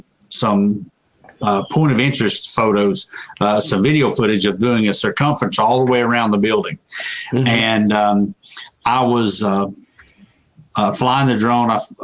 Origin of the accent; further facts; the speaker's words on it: Georgia, United States; It didn't, because again, I'm from Georgia and we carry guns.